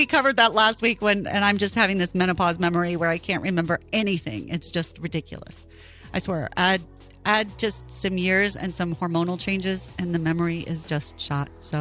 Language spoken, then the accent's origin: English; Houston, Texas, United States; I grew up in Houston. I love barbecue.